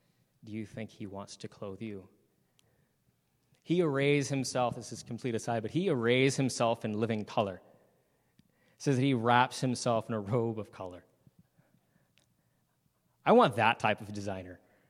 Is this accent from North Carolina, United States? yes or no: yes; North Carolina, United States; I grew up a lot in North Carolina where we have four seasons.